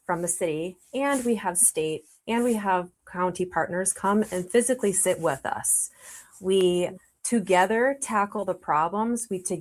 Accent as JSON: {"language": "English", "region": "Minnesota", "country": "United States", "said": "So I'm from the Twin Cities, and I returned home a few years ago to take this position"}